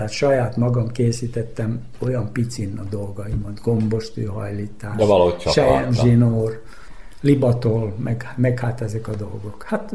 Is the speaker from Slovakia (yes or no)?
no; Doroslovo, Vojvodina, Serbia; Doroszlón a Mostonga partján születtem, ott volt a szülőházam, és a kertünk végébe kezdődött a Mostonga tulajdonképpen.